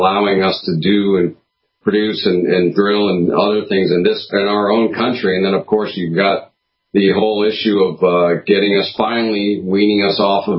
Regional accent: New England, United States; I come from New England and long family history and conservation and using the land for purposes.

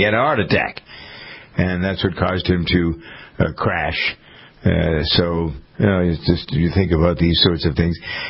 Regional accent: Framingham, Massachusetts, United States; He grew up in my hometown of Framingham, Mass, as a matter of fact.

